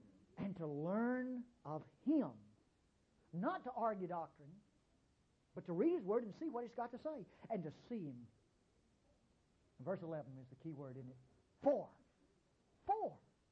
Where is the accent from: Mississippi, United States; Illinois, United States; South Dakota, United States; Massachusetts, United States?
Mississippi, United States; Well, I was from Mississippi. I grew up knowing about heat.